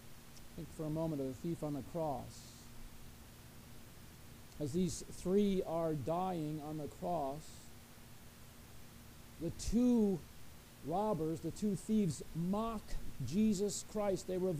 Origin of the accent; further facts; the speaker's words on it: Indiana, United States; For a time, I grew up in Indiana, pretty flat, full of fields, fields of corn, fields of soybeans.